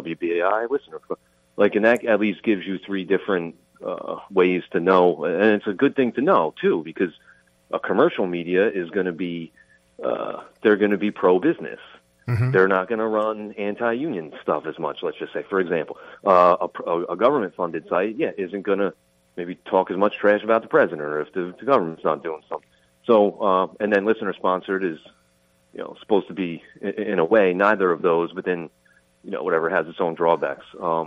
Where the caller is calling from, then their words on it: New Jersey, United States; Calling from New Jersey.